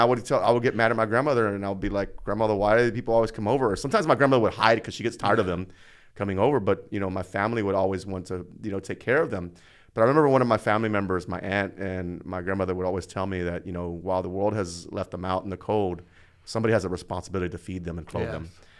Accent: Houston, Texas, United States; I grew up in Northside, Houston. North side of Houston, yeah.

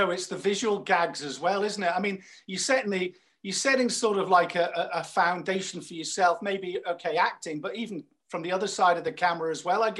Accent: United Kingdom; It's killing me. We're English. We're drinking the tea.

